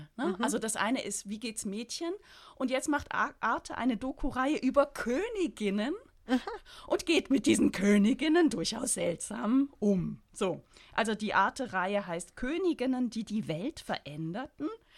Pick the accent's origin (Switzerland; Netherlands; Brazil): Switzerland; Eastern Switzerland; Bei uns im Osten hat uns das natürlich sehr geprägt, Osten der Schweiz